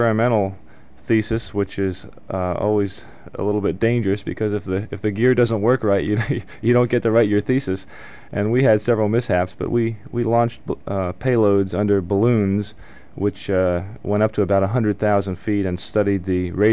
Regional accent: Neptune, New Jersey, United States; born there; Well, I was born in Neptune, New Jersey in 1935. It's a little town about 60 miles south of New York City on the coast there.

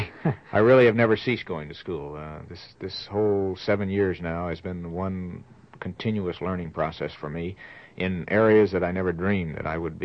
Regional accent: Silver City, New Mexico, United States; I grew up in Silver City, New Mexico, again a small mining and ranching town in New Mexico, and spent 17 years of my life there

